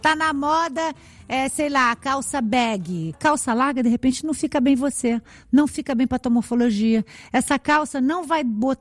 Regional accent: Brazil; Claro que eu tenho saudade do Brasil. Nossa, eu sou brasileira, eu vou ao Brasil sempre, no Natal, eu tenho muitos amigos lá.

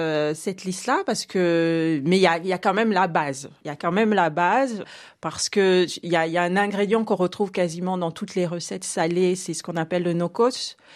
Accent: Gabon; Mais j'ai voulu garder aussi quelques noms gabonais pour que certains ne me disent pas « Oui, mais tu n'as mis que des noms des autres, mais des noms à nous.

